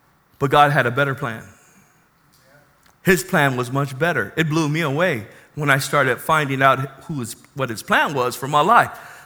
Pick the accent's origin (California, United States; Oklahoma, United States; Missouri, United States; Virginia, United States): California, United States; National City; And so I grew up in National City, captive to the environment, thinking that all my friends were important.